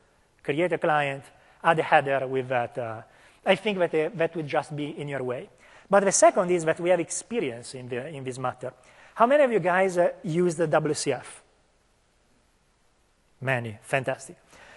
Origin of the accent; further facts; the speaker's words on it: Italy; English is a second language; moved away; That's actually my my hometown. It's a picture I took a couple of weeks ago. I went back to Italy for a wedding.